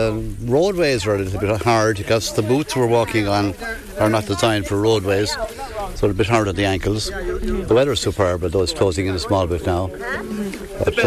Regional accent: Kilkenny, Leinster, Ireland; I'm coming from Kilkenny.

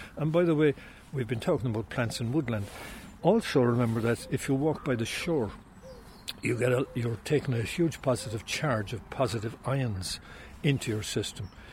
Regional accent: Tralee, Munster, Ireland; we were fortunate growing up in Tralee that we had the town park here.

